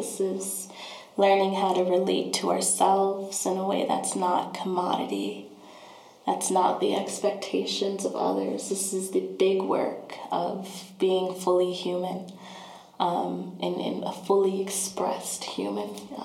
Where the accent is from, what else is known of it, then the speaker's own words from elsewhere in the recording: Denver, Colorado, United States; So I grew up in the Five Points of Denver. Yeah, I'm from here.